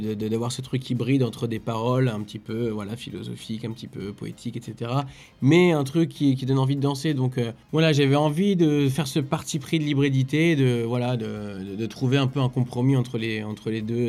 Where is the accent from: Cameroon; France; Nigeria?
France; Reims, Grand Est; j'aime beaucoup jouer à Reims parce que c'est ma ville et que c'est là d'où je viens.